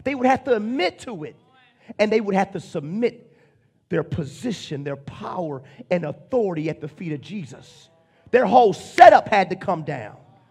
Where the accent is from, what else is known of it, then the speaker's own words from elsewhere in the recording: St. Louis, Missouri, United States; I'm from St. Louis. Denial. I'm from St. Louis.